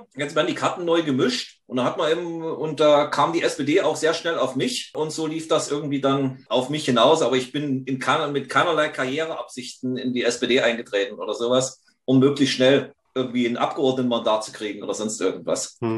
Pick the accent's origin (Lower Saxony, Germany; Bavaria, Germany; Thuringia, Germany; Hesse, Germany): Thuringia, Germany; ich bin 1987 nach Weißenfels zur NVA eingezogen worden. Also ich stamme ja ursprünglich aus Thüringen.